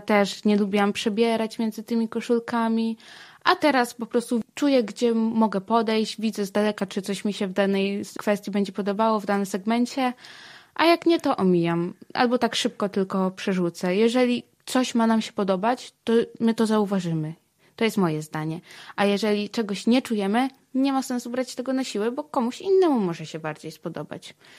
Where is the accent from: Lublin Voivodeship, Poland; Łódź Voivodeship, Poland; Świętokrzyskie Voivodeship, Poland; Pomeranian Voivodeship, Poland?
Lublin Voivodeship, Poland; Ja pochodzę z powiatu biłgorajskiego, z Lubelszczyzny.